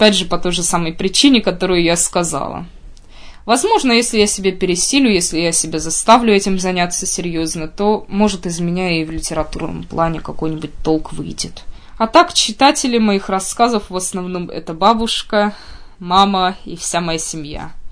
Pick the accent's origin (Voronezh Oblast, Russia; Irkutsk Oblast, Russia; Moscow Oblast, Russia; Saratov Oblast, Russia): Voronezh Oblast, Russia; Rossosh; я бы хотела приехать к себе на малую родину, это город Россош Воронежской области